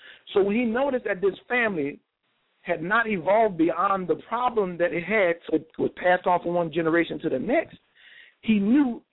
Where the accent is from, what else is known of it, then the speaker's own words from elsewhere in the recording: New Orleans, Louisiana, United States; I'm from New Orleans, so when I say ignorant, I say ignorant